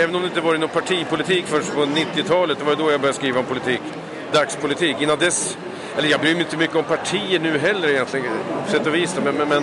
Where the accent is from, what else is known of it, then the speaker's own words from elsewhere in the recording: Vingåker, Södermanland, Sweden; Jag uppväxte i en liten ort som heter Vingåker, född 1959. Jag växte upp i en ganska typisk arbetarfamilj